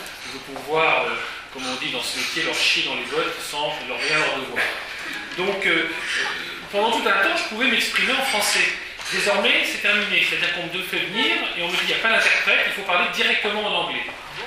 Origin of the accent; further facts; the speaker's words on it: France; Et je suis français, je m'adresse à des Français en anglais?